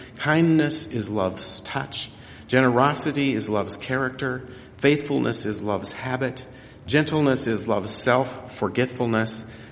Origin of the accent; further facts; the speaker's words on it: Big Timber, Montana, United States; in my hometown of Big Timber, I know half of the people